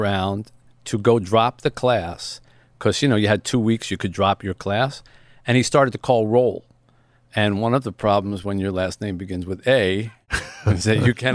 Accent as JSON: {"language": "English", "town": "Philadelphia", "region": "Pennsylvania", "country": "United States", "tie": "born or raised there", "said": "But Philly is my hometown, but that's not where I built my life."}